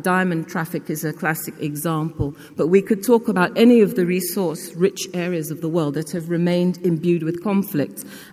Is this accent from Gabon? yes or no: no; Nigeria; I grew up in Nigeria in the early civil war.